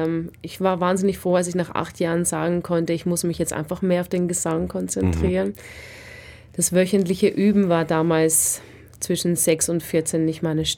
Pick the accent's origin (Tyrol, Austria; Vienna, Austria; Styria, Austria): Vienna, Austria; Denn ich bin zwar technisch in Wien geboren worden, allerdings in einem sehr, sehr kleinen Ort am Stadtrand aufgewachsen.